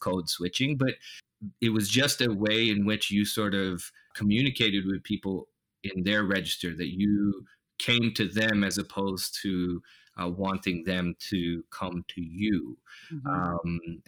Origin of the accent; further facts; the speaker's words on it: Virginia, United States; born there; also born or lived in Kenya; But I was born in Virginia. I was born in Northern Virginia, and that's kind of where I was for the initial part of my life. When I was about 3 years old, we moved to Kenya, and I lived in Kenya for about 5 or 6 years.